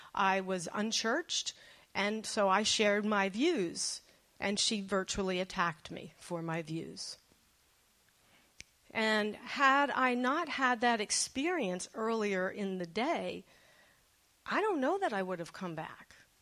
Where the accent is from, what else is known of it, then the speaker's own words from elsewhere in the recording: New Jersey, United States; I grew up in New Jersey. And in my town, it was about half Catholic Italian, and it was about almost half Jewish.